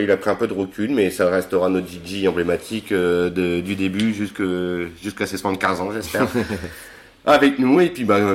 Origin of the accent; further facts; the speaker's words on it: Saint-Quentin, Hauts-de-France, France; ils sont ravis de venir jouer chez nous à Saint-Quentin aussi, pour la première fois.